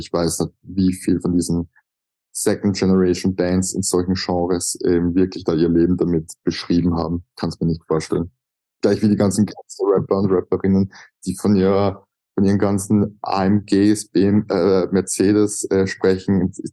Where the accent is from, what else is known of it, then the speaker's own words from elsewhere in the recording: Austria; Das kann man bei uns in Österreich studieren.